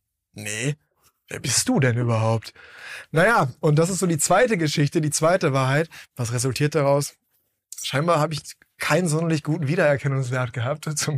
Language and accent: German; Viersen, North Rhine-Westphalia, Germany; Ich komme aus Viersen. Ich bin 1,5 Stunden gefahren.